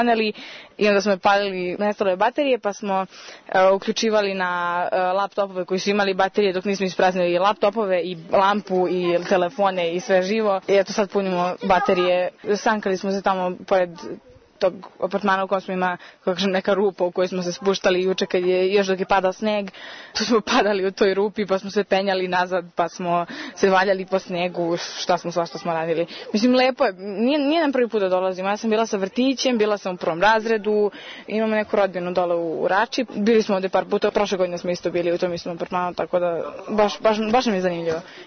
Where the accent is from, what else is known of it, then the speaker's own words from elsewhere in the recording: Belgrade, Serbia; dolazim iz Beograda